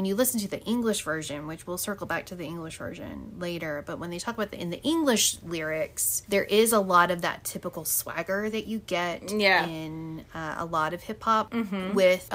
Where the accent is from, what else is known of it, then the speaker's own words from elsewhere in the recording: United States; I want to say Choi because I'm American and I'm dumb.